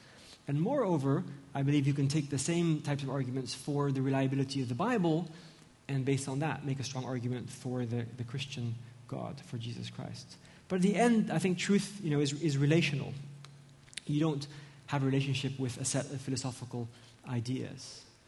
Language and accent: English; Gabon; when I was growing up in Gabon in Central Africa